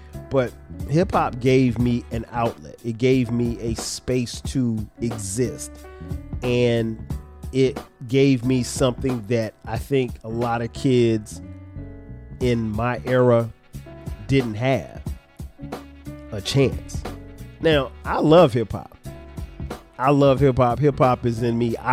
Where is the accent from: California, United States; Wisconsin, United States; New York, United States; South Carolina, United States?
South Carolina, United States; Florence; it pushed me to expand beyond my surroundings, beyond my hometown of Florence, South Carolina.